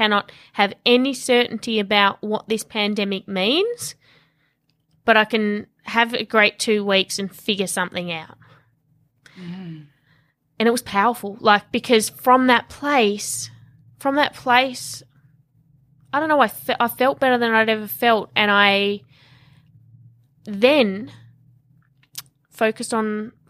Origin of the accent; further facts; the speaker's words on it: Tasmania, Australia; now in Melbourne, Australia; I grew up in Tasmania. It was a small state off the bottom of Australia. So very quiet little country town. And I moved over to Melbourne when I was about 20.